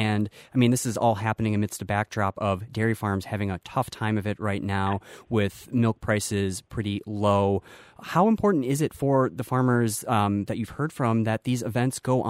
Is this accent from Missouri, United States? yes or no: no; Illinois, United States; I remember being a city kid and growing up in the Chicago area, and we would occasionally make the trip to Wisconsin